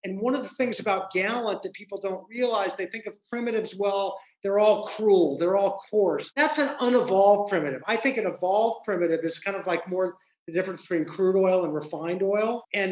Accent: Venice Beach, California, United States; Yes, some would say growing up in Venice Beach in the 1960s, Drew, made me a little nuts and off the beaten path.

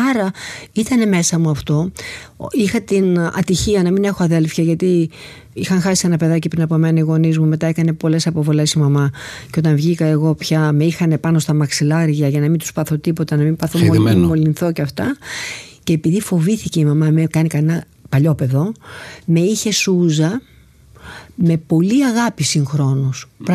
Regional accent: Thessaloniki, Central Macedonia, Greece; born there; η μαμά ήταν πρόσφυγης από τη Σμύρνη, γιαγιά, και εγώ γεννήθηκα στη Θεσσαλονίκη.

